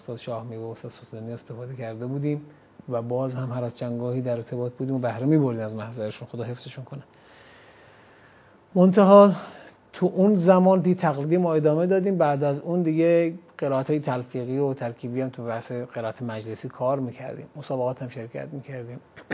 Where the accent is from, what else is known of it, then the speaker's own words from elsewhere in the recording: Isfahan, Iran; تو منطقه‌ای که بودیم مال استان اصفهان هست، از توابع استان اصفهان اطراف گلپایگان و خانسار، شهری هست به اسم ویست